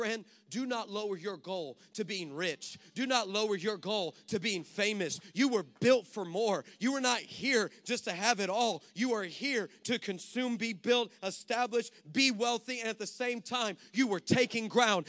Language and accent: English; Texas, United States; I'm from Texas, trust me, I can say that.